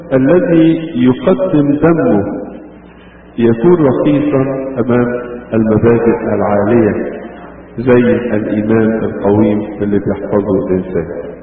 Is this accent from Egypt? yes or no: yes; Egypt; كانت الامور عندنا في مصر ماشية كده يعني بالرخاوة